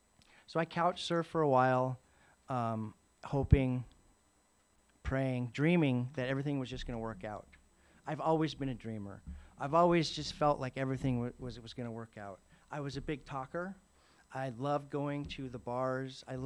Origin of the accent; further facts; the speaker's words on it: Palos Verdes, California, United States; I grew up in Palos Verdes.